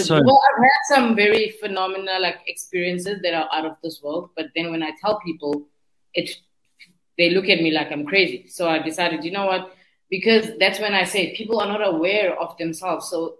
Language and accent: English; Cape Town, Western Cape, South Africa; I'm from Nyanga.